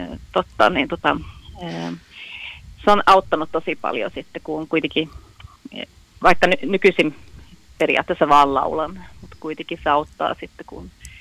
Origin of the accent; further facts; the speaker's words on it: Sweden; born there; Finnish is a second language; kun kuitenkin olen syntynyt Ruotsissa, niin tietenkin ruotsin kieli on vielä vahvempi mulla.